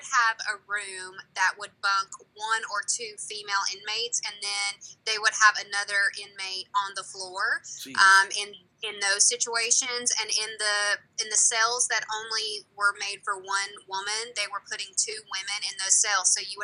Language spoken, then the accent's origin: English; Georgia, United States; I'm from Northwest Georgia.